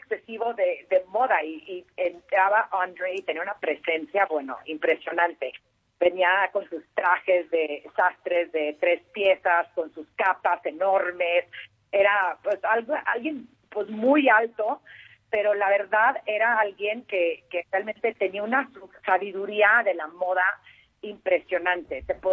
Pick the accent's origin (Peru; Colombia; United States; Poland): United States; El Paso, Texas; yo crecí en El Paso.